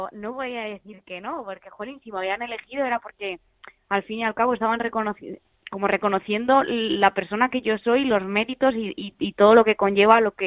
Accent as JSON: {"language": "Spanish", "town": "Alcalá de Henares", "region": "Community of Madrid", "country": "Spain", "tie": "born or raised there", "said": "yo alcalaína, nací en el Príncipe de Asturias, el único hospital que tiene Alcalá. Entonces, pues muy orgullosa de ser de esta ciudad con tanta historia."}